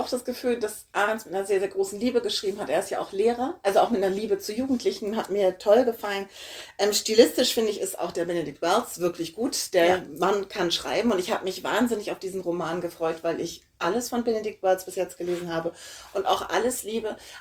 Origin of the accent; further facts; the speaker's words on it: Hamburg, Germany; Also ich bin in Hamburg aufgewachsen, ich bin im Sommer im Kaifu-Bad gewesen in Eimsbüttel.